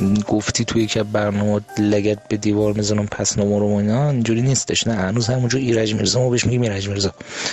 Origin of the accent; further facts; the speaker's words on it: Mashhad, Razavi Khorasan, Iran; من مشهدی هستم.